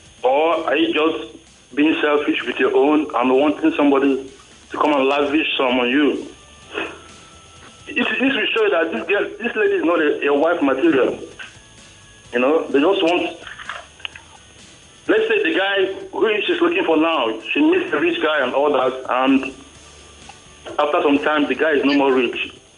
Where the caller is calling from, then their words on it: Mexico; calling from Mexico.